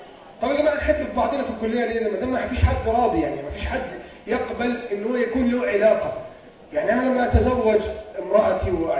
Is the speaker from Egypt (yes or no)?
yes; Alexandria, Alexandria Governorate, Egypt; مستيكه دي عندنا في اسكندريه، معرفش انتوا عندكم هنا بتسموها ايه؟